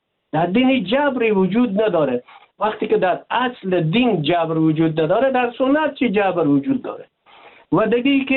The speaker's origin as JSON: {"language": "Persian", "country": "Afghanistan", "said": "ما افغان هستیم،"}